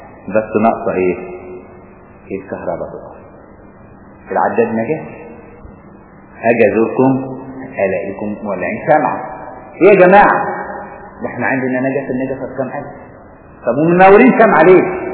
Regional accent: Egypt; زي ما بتشوفوا هنا عندنا في مصر مثلا الارهابيين ما يقدروش يستخبوا في القاهره.

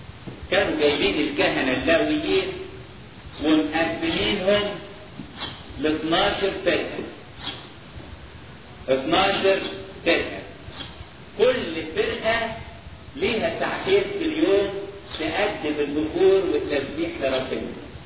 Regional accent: Egypt; عارفين الأعدام عندنا في مصر بالنسبة للكشف يعملوا إيه؟

